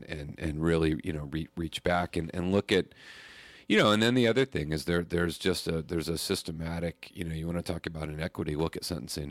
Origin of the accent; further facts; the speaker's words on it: Arkansas, United States; I grew up in Arkansas.